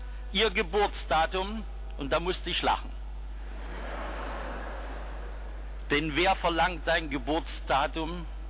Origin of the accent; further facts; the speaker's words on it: Dresden, Saxony, Germany; weil ich meine Heimatstadt Dresden liebe.